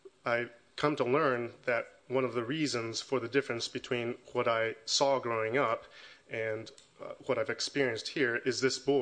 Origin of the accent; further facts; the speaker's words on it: Houston, Texas, United States; So I grew up in Southeast Houston, which has a lot of petrochemical industry, and one of the starkest memories I have growing up is of the flares blasting 24/7, day and night.